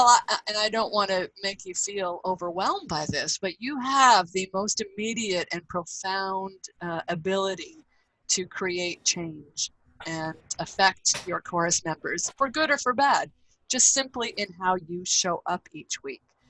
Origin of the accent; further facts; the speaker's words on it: Peterborough, Ontario, Canada; moved away as an adult; I was born and raised in Peterborough, Ontario. So moved out west after university.